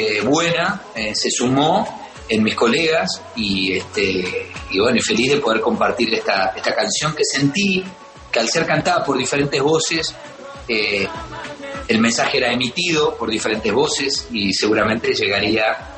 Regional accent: Colombia; Yo soy colombiano

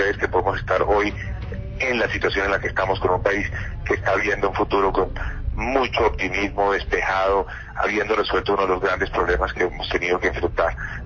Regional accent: Colombia; como colombiano

